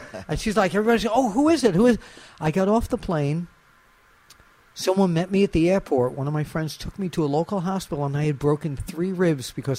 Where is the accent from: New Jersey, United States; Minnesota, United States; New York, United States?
New York, United States; Maspeth; I grew up in Maspeth, Queens, and there was an air in an apartment building. We lived on the apartment 5G, Billy's Place.